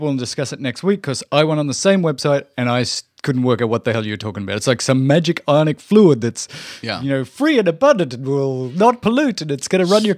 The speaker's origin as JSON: {"language": "English", "town": "Melbourne", "region": "Victoria", "country": "Australia", "said": "I'm from Melbourne. They're driving down the Monash Freeway. I used to drive that freeway all the time to go to university."}